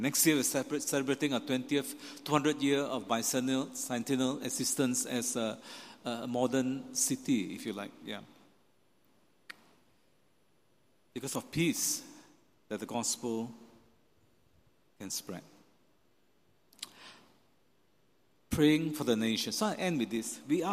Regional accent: Malaysia; moved away as an adult; In part because I'm a Malaysian. I was a Malaysian. And I was very Malaysian. You know, I was very involved. I love my country. In fact, I grew up in a very multicultural environment.

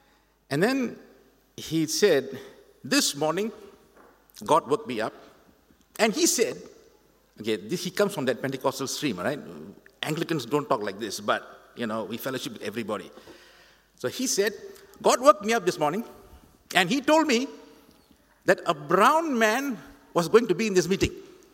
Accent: Singapore; And I shared with him that I was a missionary from Singapore.

